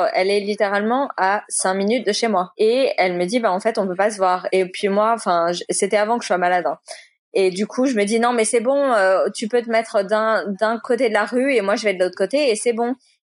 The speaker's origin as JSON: {"language": "French", "town": "Boulogne-Billancourt", "region": "Île-de-France", "country": "France", "tie": "born or raised there", "said": "vu que j'ai grandi à Boulogne, c'était le médecin que je voyais quand j'étais à Boulogne, qui est à 10 minutes de là où je vis actuellement"}